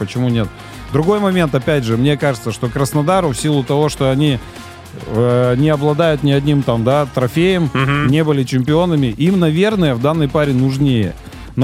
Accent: Chusovoy, Perm Krai, Russia; я из Перми, из Пермского края, из города Чусового, Пермский край.

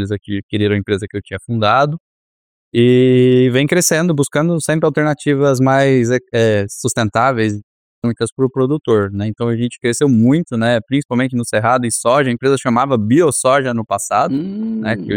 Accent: Rio Verde, Goiás, Brazil; born there; now in Ribeirão Preto, Brazil; Eu nasci em Rio Verde, acabei me mudando para estudar, fui fazer faculdade no sul de Minas, em Lavras.

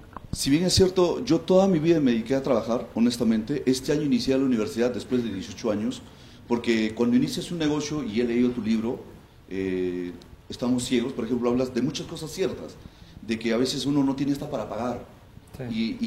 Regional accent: Tingo María, Huánuco, Peru; now in Lima, Peru; Yo cuando llegué acá a Lima, yo soy de Tingo María, cuando llegué a Lima yo fui cobrador de micro por casi 2 años.

